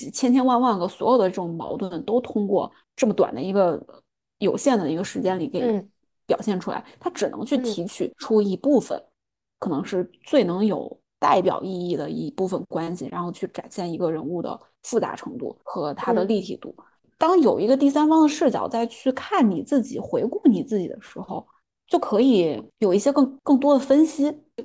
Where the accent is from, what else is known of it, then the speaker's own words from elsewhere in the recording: China; 尤其是我们在这种环境下长大。就是在国内的这种家庭环境下长大